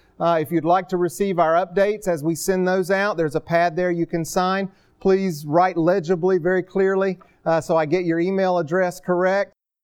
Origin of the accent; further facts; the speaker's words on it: North Carolina, United States; I don't know if I'm a redneck, but I'm a hillbilly from North Carolina. And I had never been west of the Mississippi till I got on an airplane to fly to China.